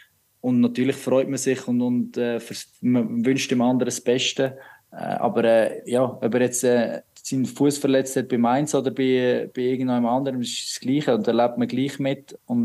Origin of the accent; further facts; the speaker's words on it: Aarau, Aargau, Switzerland; also born or lived in Baden; Weil Aarau ist gleich noch meine Heimat und dort ist mein Herz, dort ist mein Umfeld, dort sind meine Freunde und an den freien Tagen bin ich in Aarau anzutreffen.